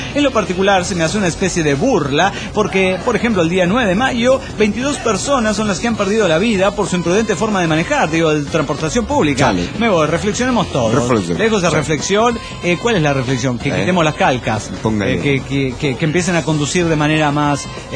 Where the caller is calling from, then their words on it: New York, United States; de New York.